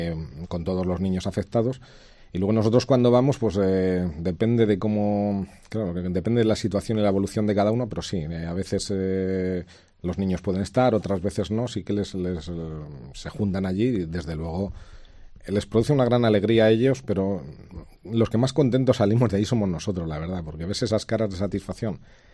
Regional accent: Segovia, Castile and León, Spain; Sí, sí, los seis somos de Segovia.

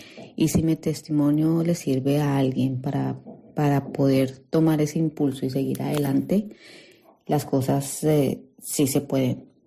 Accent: Bogotá, Colombia; moved away as an adult; now in Spain; tengo 44 años, soy de Bogotá, Colombia. Llegué a España en agosto del 2021.

